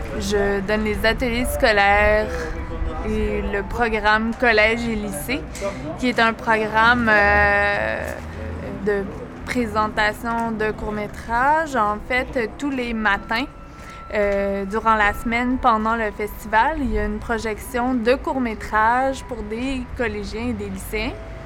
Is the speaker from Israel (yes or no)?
no; Quebec, Canada; Je viens du Québec.